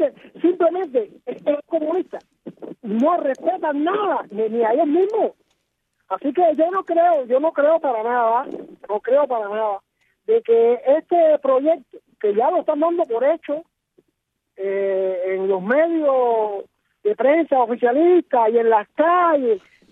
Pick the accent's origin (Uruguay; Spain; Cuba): Cuba